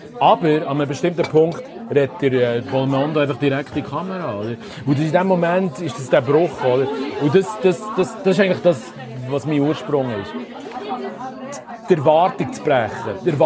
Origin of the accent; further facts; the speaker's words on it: Switzerland; Hey, schau, ich bin Schweizer und wir stehen dazu und darum schreibe ich jetzt Schweizerdeutsch.